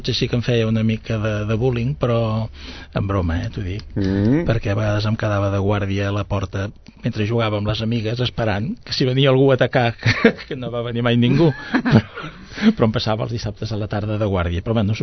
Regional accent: Sabadell, Catalonia, Spain; born there; Jo vaig néixer a Sabadell, a la que abans en deien la Clínica dels Amos, al carrer, no sé mai si és Creueta o és Illa.

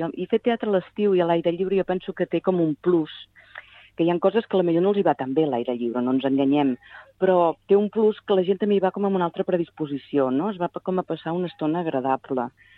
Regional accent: Barcelona, Catalonia, Spain; de Barcelona també, d'aquí on soc, bueno, del Fort, d'on soc, d'on visc des de fa molts anys aquí al Fort Pienc, també és veritat que també hi he arrelat bastant

